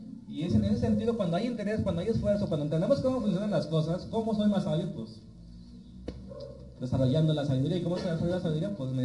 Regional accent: Mexico; Porque somos mexicanos y somos flojos.

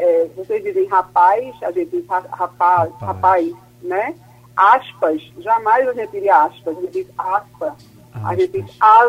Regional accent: Arcoverde, Pernambuco, Brazil; eu sou interiorana, sou de Arco Verde, que é sertão do estado, e já dá para perceber uma diferença em relação à pronúncia de certas palavras.

